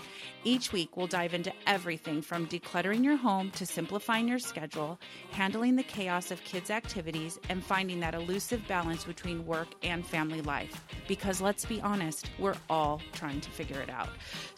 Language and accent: English; Burbank, California, United States; I live in Chatsworth. I have lived here for about 10 years. I grew up in the Valley. I grew up in the Burbank area